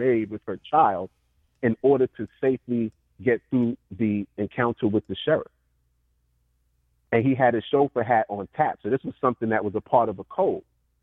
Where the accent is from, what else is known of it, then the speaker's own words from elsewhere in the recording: New York City, New York, United States; I'm from New York, so I can speak from New York City and the surrounding area. There's parts of Jersey that are like that. I live in Jersey now